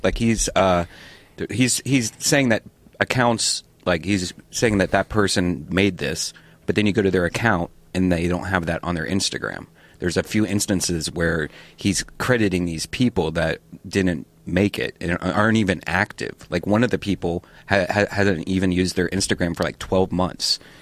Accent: Ireland; No, I'm not. I'm Irish.

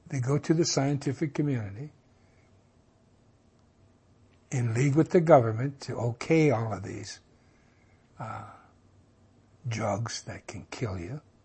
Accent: United States; When I was growing up in America, we had one forced inoculation.

